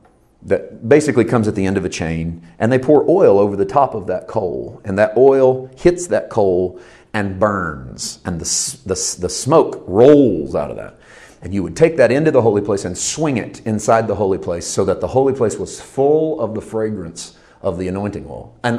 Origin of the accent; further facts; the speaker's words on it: Missouri, United States; But I was raised in Southeast Missouri, and no one was going to preach on Nadab and Abihu, especially if they were spelled Nadab and Abihu.